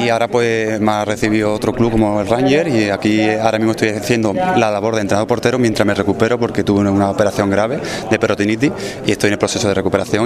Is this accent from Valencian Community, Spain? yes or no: no; Seville, Andalusia, Spain; Yo soy de Sevilla, he estado pues en la cantera del Sevilla durante 12 temporadas